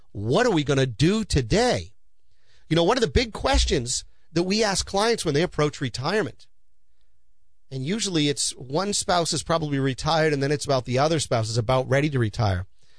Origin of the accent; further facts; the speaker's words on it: Peabody, Massachusetts, United States; I know when I grew up here in Peabody, and I grew up over on Albert Road and then over on Jones Road in Peabody